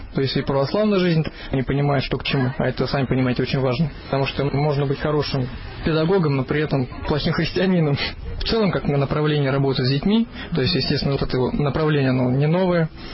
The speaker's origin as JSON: {"language": "Russian", "town": "Ufa", "region": "Bashkortostan", "country": "Russia", "said": "я вообще из Уфы, то есть там город большой. Большой мегаполисов, да"}